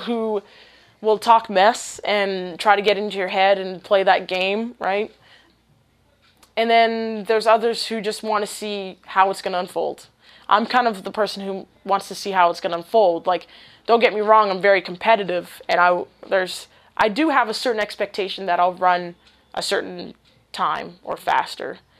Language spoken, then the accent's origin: English; Canada; For those who are watching, just know that I'm Canadian